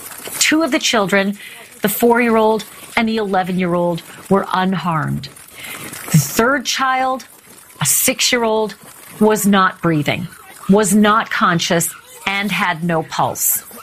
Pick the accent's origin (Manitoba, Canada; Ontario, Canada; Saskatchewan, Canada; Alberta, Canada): Manitoba, Canada; Winnipeg; I grew up in Winnipeg, Canada, where it was minus 37 on Friday.